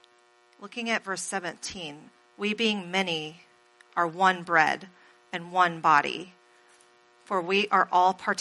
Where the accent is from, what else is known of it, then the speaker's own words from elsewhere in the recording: Wisconsin, United States; I'm a nice person, guys. I'm from Wisconsin. They're all nice up there, right?